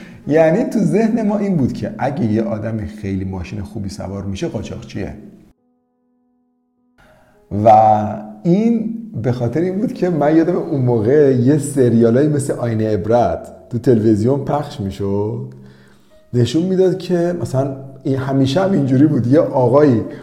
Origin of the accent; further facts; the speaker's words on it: Amol, Mazandaran, Iran; ما تو شهر خودمون تو آمول یادمه که من وقتی خیلی کوچیک بودم